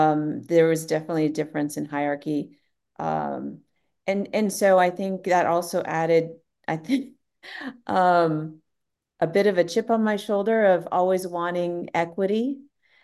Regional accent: United States; And then also the fact that I'm Mexican American, so I was mostly raised around my father, who was Mexican, mostly raised around his family.

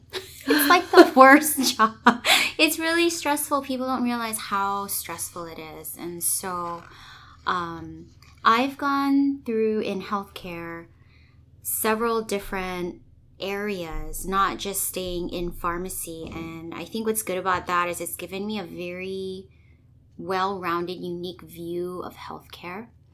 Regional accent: Hawaii, United States; So, local girl, born and raised in Hawaii.

